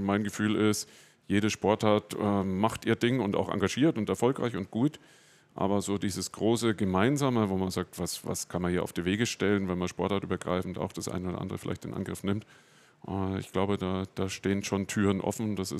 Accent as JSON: {"language": "German", "town": "Bubenreuth", "region": "Bavaria", "country": "Germany", "tie": "born or raised there", "said": "Ich bin in Bubenreuth groß geworden."}